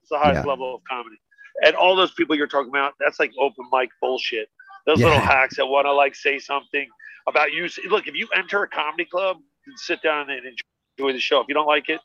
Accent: New Jersey, United States; I grew up in New Jersey. I grew around a lot of people in New York.

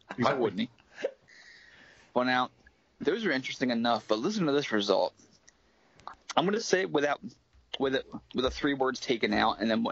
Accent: United States; Now, I'm American, so I don't know that phrase

